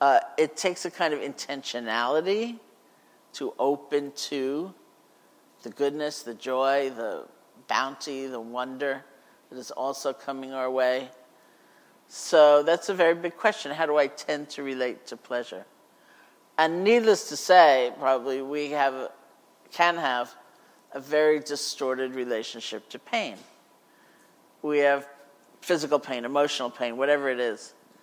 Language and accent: English; New England, United States; I'm from New England, so December, right? It's icy, it's cold, it's miserable, and I'm on Maui.